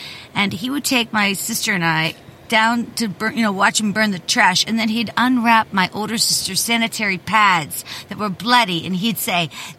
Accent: Pittsburgh, Pennsylvania, United States; And I grew up here in Pittsburgh, Pennsylvania.

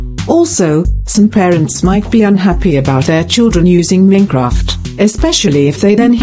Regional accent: Spalding, East Midlands, United Kingdom; from Spalding.

